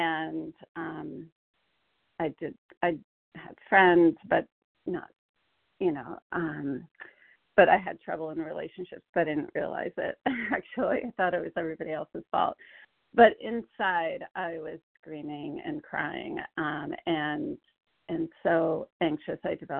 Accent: Connecticut, United States; I'm from Connecticut

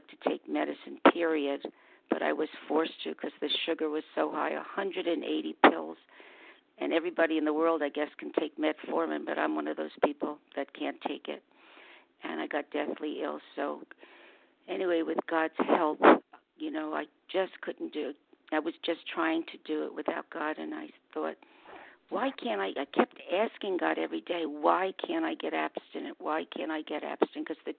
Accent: New Jersey, United States; from New Jersey.

